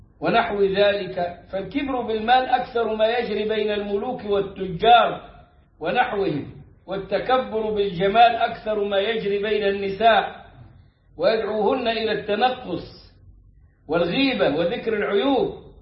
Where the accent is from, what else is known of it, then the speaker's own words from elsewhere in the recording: Upper Egypt, Egypt; وانتم عيلت عندنا في الصعيد العلاج بقى العائلات والقبائل